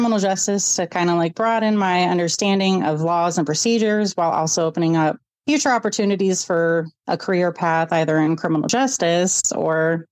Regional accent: Bloomington, Illinois, United States; So I was born in Bloomington, Illinois. I did go to Bloomington High School

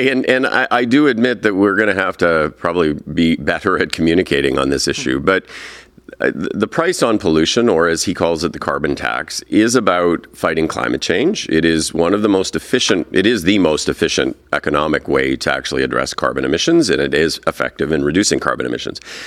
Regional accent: Saskatchewan, Canada; I grew up in Saskatchewan. I used to work for a former distinguished premier of Saskatchewan. I know the province very well.

